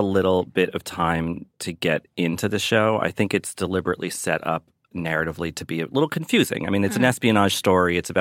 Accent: United States; but hey, look, I'm American.

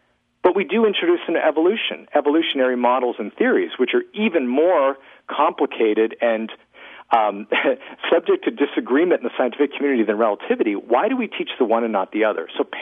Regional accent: Canada; I mean, I grew up in Canada

